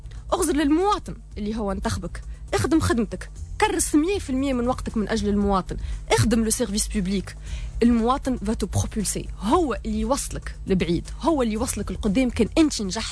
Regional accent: Tunisia; وإحنا ولاد تونس وقارين في المدارس نتاعنا في تونس.

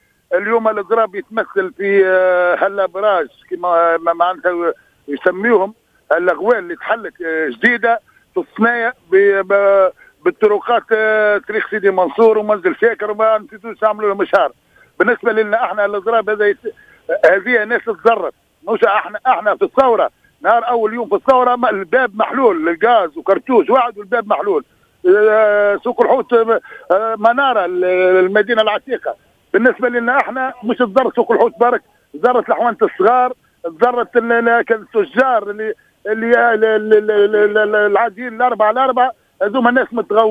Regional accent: Tunisia; واحنا رانا ولاد تونس

